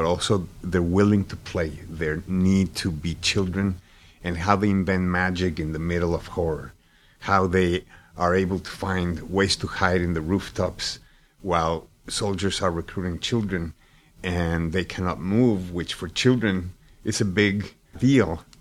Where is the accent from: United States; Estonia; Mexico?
Mexico; moved away as an adult; I was born in Mexico, raised there.